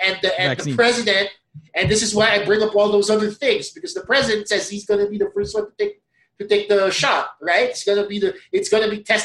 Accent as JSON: {"language": "English", "country": "Philippines", "said": "We're essentially Filipino guinea pigs."}